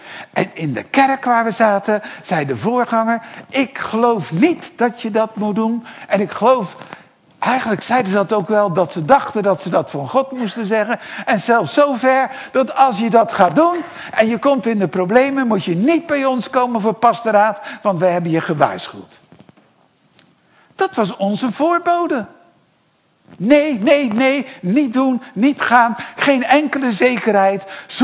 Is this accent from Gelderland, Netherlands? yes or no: no; Rotterdam, South Holland, Netherlands; We woonden in Rotterdam. Nou, kan je zeggen, als Rotterdammer is Dordrecht natuurlijk helemaal niks.